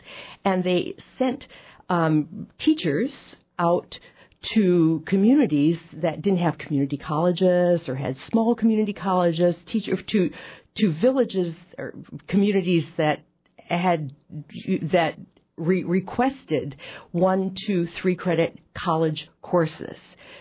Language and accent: English; Chicago, Illinois, United States; Actually, I grew up in Chicago.